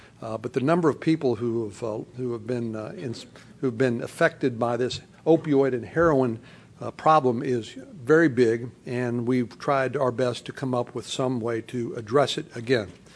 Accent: Texas, United States; He's a liberal from Vermont. I'm a conservative from Texas

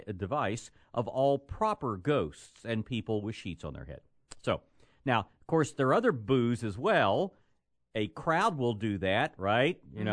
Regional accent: Texas, United States; Well, the Alamo thing, of course, that sounds fun because we're from Texas.

